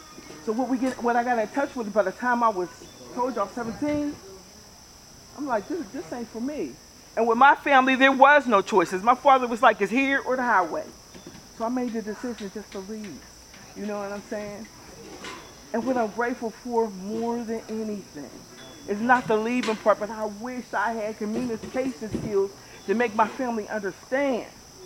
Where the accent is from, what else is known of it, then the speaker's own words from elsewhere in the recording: Farrell, Pennsylvania, United States; now in Pittsburgh, United States; I'm from Frill, PA. You understand what I'm saying? I've been in Pittsburgh for a little while, like over almost 40 years.